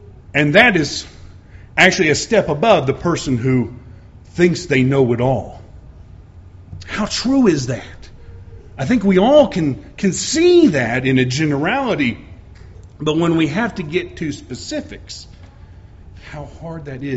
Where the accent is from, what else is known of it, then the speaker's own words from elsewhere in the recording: Illinois, United States; I'm from the North. I'm from Illinois.